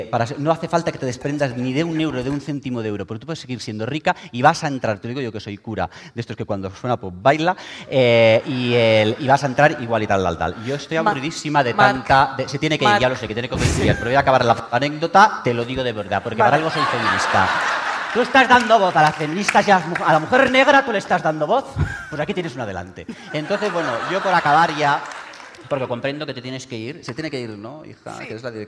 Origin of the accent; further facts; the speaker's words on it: Catalonia, Spain; Yo no sé si es que soy lenta o más lerda o es que soy catalana.